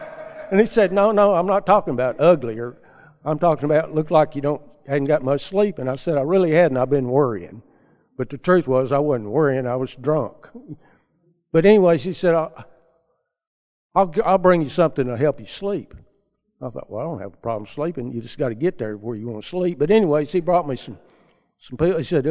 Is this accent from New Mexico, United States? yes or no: no; Chattanooga, Tennessee, United States; I was born and raised in Chattanooga, so not far from here.